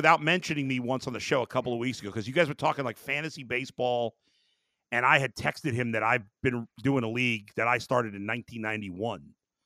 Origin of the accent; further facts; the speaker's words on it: Brooklyn, New York, United States; even though GN was on in a lot of places in Brooklyn where I grew up